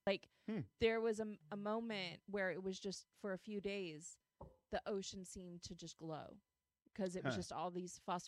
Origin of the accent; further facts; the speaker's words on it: California, United States; growing up in California, even in the Bay, because we have so many hills and mountains in the Bay